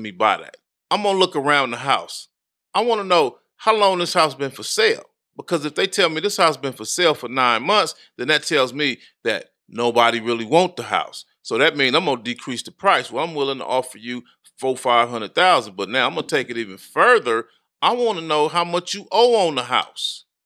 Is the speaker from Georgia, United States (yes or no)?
no; Compton, California, United States; I got into low riding growing up in Compton. I grew up in Compton, California. That's the low riding capital of the world.